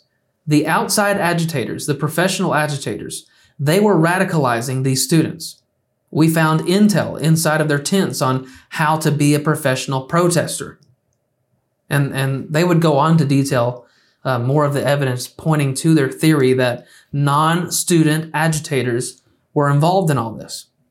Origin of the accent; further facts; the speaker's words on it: Tennessee, United States; even here in my home state of Tennessee.